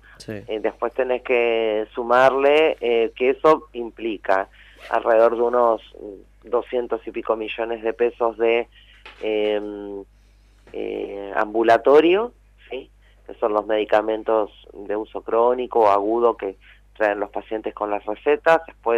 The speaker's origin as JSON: {"language": "Spanish", "region": "Buenos Aires Province", "country": "Argentina", "said": "somos bonaerenses y estamos pasando por la misma situación de crisis que cualquier otro"}